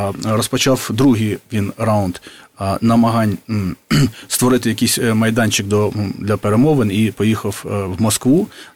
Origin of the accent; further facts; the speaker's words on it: Vinnytsia Oblast, Ukraine; Наприклад, мій рідний край, Вінниччина, чомусь став частиною Румунії.